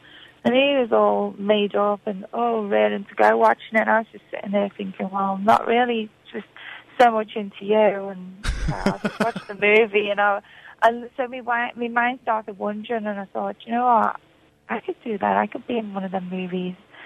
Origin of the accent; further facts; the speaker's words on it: Liverpool, North West England, United Kingdom; Yeah, I'm from Liverpool.